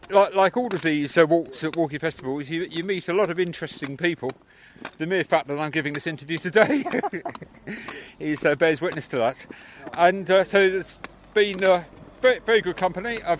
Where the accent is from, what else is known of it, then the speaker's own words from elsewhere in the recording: Derby, East Midlands, United Kingdom; I'm from Derby